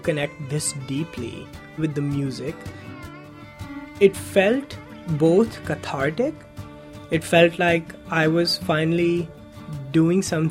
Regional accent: Multan, Punjab, Pakistan; I grew up in Pakistan in a city called Multan. It's known as the City of Saints. It has a history of mysticism, of Sufi shrines

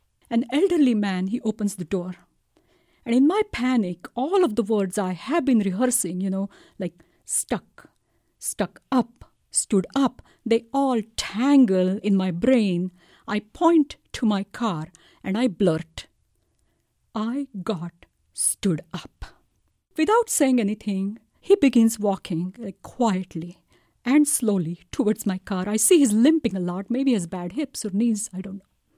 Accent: India; moved away as an adult; now in Albuquerque, United States; 34 years ago, I moved from India to Albuquerque, New Mexico. New country, newly married, completely lost.

